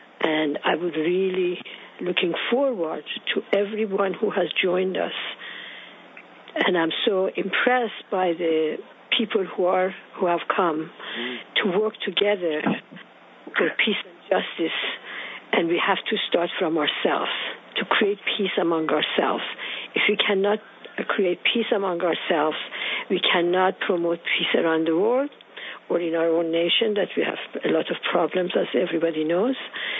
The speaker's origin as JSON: {"language": "English", "country": "Iran", "second_language": "English", "said": "I welcome everybody, especially the new people. And I am from Iran."}